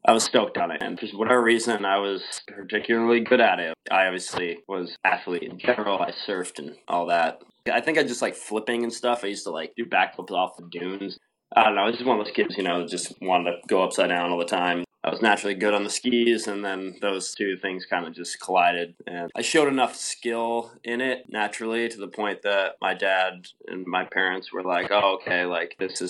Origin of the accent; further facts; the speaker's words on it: Block Island, Rhode Island, United States; now in Los Angeles, United States; I grew up in Block Island, Rhode Island, which is an island in the middle of the ocean, as you know.